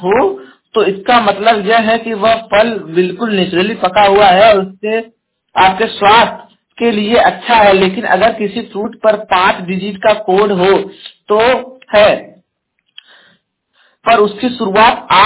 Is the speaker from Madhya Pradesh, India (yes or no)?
no; Jaunpur, Uttar Pradesh, India; और मैं उत्तर प्रदेश के जौनपुर जिले का निवासी हूं